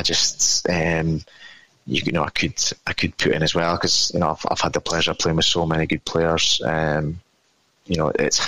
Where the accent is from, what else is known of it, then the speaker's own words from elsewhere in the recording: Aberdeen, Scotland, United Kingdom; I would have loved to have played for Aberdeen. Yeah. And I know that's it. Just purely because it's my hometown club and that would have been special.